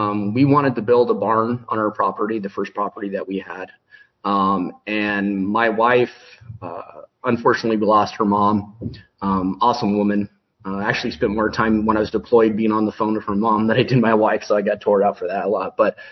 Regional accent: United States; And as an American middle class, we're all unfortunately sold this consumer model.

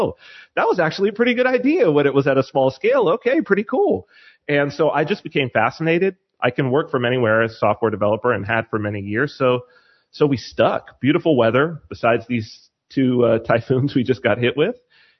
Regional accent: San Bernardino, California, United States; also born or lived in New Hampshire; And the city that I'm from, San Bernardino, it's an older city. It's a little more conservative, certainly, than

